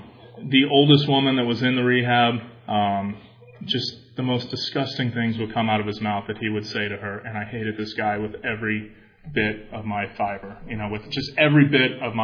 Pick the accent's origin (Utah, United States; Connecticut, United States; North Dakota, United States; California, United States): California, United States; San Diego; born there; I was born in San Diego, but you know, I hadn't been to San Diego in 15 years or something like